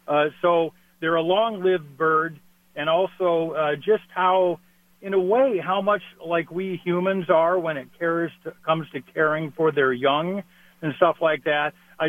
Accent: Wolfeboro, New Hampshire, United States; Well, my home is Wolfboro, so right near the big lake there, and that's where I get to see my loons, in addition to some local lakes and ponds nearby.

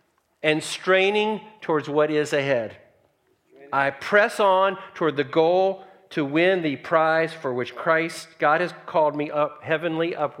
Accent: Nashville, Tennessee, United States; I was raised in a Jewish family, so I grew up in Nashville, Tennessee. And as a Jewish kid, I went to synagogue every Saturday.

